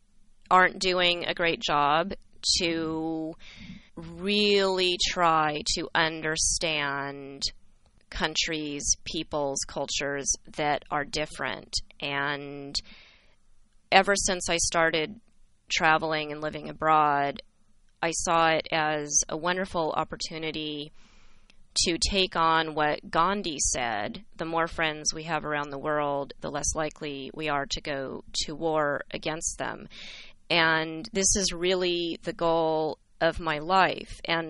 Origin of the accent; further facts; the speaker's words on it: California, United States; I feel very removed from that growing up in California.